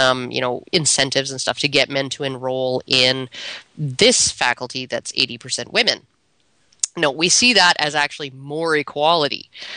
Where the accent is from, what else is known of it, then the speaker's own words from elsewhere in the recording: Canada; I'm Canadian, by the way, eh?